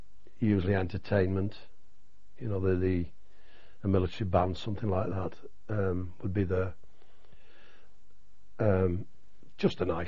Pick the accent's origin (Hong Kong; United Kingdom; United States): United Kingdom; we're British